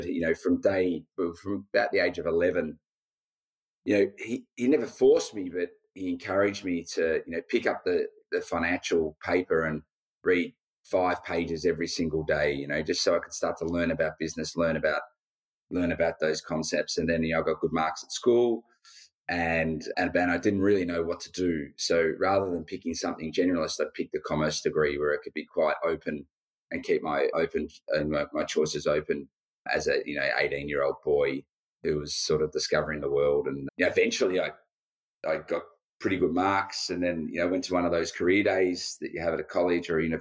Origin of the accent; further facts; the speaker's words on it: Australia; As Australians, we're pretty fortunate. You know, Australia's such a beautiful country.